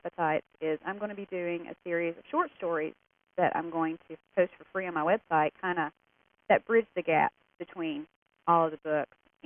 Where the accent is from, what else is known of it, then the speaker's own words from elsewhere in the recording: Tennessee, United States; Yeah, I'm actually from Tennessee